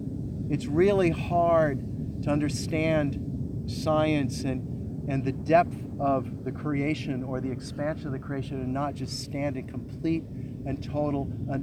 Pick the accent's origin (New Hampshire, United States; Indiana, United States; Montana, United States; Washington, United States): Montana, United States; You know, when I was in college in Montana, I'm from Montana, I'm from a ranch.